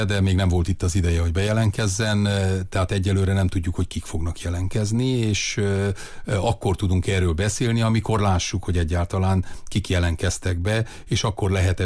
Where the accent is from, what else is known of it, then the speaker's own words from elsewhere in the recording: Sovata, Mureș County, Romania; Én is Szovátán születtem, Szovátán nőttem fel, az nem azt jelenti, hogy a megye érdekeit nem képviselem, vagy a marosvásárhelyit.